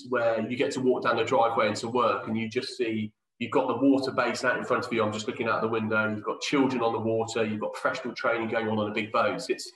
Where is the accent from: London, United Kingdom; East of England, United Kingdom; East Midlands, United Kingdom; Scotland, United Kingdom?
East Midlands, United Kingdom; Northampton; But no, originally I grew up in Northampton in the Midlands, which is about as far from the sea in the UK as you can get.